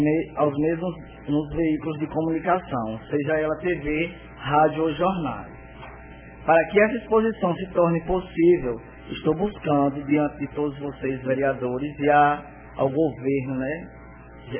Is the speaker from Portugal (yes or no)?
no; Glória, Bahia, Brazil; also born or lived in Paulo Afonso; eu morava num povoado e era de Glória. Porque jamais eu vou dizer que eu sou de Paulo Afonso, onde eu nasci, mas minha cidade é Glória, né?